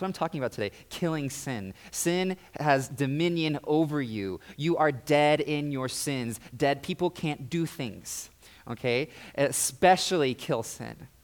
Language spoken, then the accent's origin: English; California, United States; born there; also born or lived in North Carolina / Tennessee / Pennsylvania / Kansas; I was born in California. We moved a lot there, and then, like, North Carolina and Tennessee, Pennsylvania and Kansas, and somewhere else.